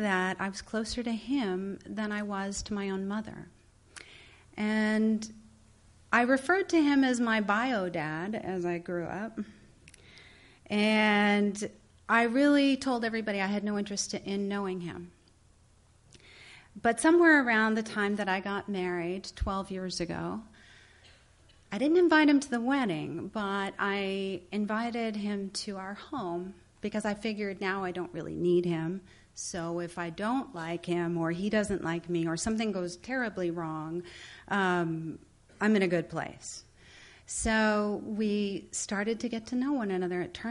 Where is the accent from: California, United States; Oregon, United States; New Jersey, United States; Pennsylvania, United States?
California, United States; I'm from California, and I never knew my father growing up for a variety of reasons.